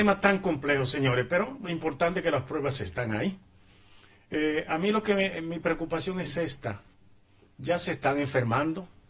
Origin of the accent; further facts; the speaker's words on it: Dominican Republic; Yo lo digo como dominicano.